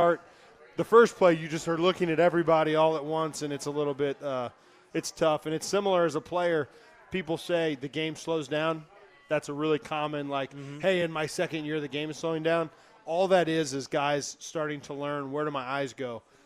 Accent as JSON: {"language": "English", "town": "Cincinnati", "region": "Ohio", "country": "United States", "tie": "born or raised there", "said": "Yeah, so I grew up in Cincinnati"}